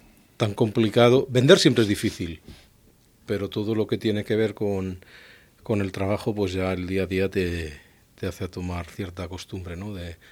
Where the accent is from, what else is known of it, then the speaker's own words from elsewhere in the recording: Albacete, Castilla-La Mancha, Spain; also born or lived in Barcelona; Yo nací en Barcelona, pero pasé 17 años viviendo en Albacete por cuestiones de trabajo de mi padre. Estudié mi primera carrera en Albacete